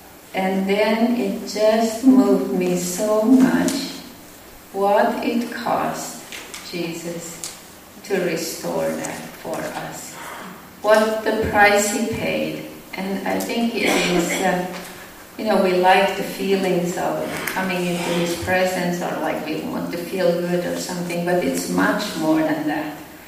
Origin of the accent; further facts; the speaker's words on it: Finland; English is a second language; moved away; I am from Finland, and that's why I have an accent, and I lived here for 36 years, but I cannot lose it.